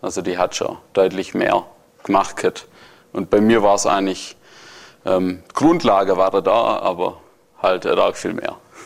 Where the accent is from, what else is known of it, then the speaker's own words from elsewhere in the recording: Germany; Und da sind wir Deutsche ja das beste Beispiel für Regelungen.